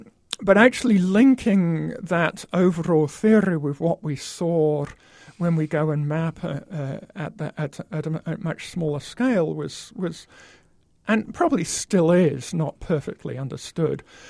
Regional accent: Scotland, United Kingdom; also born or lived in Oxfordshire, England; I grew up in Scotland and England, partly just outside Edinburgh, partly in Oxfordshire. Yeah, a mixture of the UK.

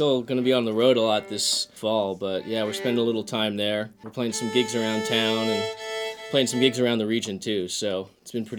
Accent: New Jersey, United States; I'm originally from New Jersey, and I didn't really meet any bluegrass musicians till I got to college.

